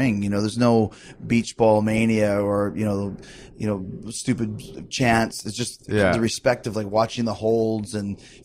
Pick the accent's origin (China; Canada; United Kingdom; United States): United States; born there; That's just that's one thing that I was very lucky with is I was born in the States, but yeah. I was a dual citizen, so I could never had to worry about that.